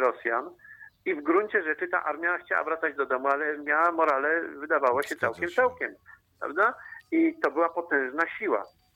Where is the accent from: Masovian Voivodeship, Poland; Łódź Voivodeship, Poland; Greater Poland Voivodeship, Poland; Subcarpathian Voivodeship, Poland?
Greater Poland Voivodeship, Poland; Kórnik; w Kórniku była Rada Robotniczo-Żołnierska, moje rodzinne miasteczko, tuż pod Poznaniem.